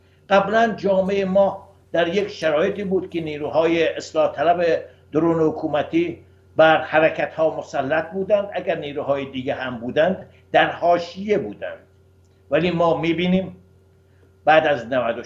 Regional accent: Iran; من به عنوان یک ایرانی

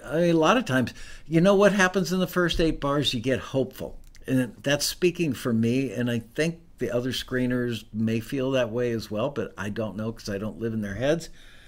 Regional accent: Ottawa, Illinois, United States; cause I grew up in Ottawa, Illinois, and the Fox River and the Illinois River actually met in beautiful downtown Ottawa, Illinois.

